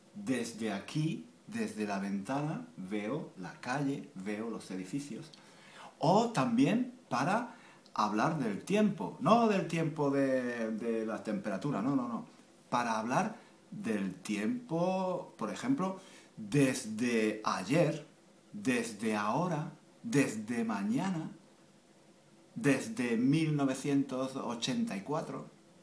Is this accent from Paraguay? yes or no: no; Spain; yo que soy profesor de español, que soy español